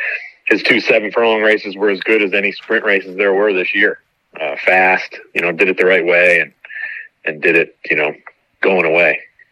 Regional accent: New York, United States; Maybe because I'm a New Yorker.

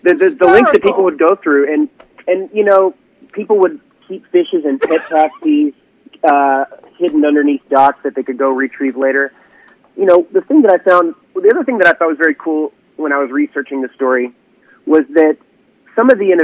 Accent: Arkansas, United States; I'm from Arkansas and I was on Facebook.

